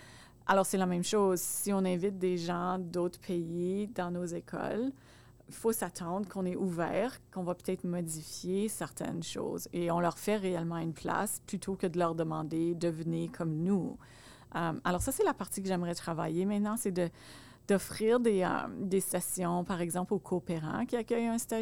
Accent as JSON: {"language": "French", "town": "Montreal", "region": "Quebec", "country": "Canada", "tie": "born there", "also_born_or_lived": "Nova Scotia", "said": "je suis née à Montréal, mais j'ai terminé mon secondaire en Nouvelle-Écosse"}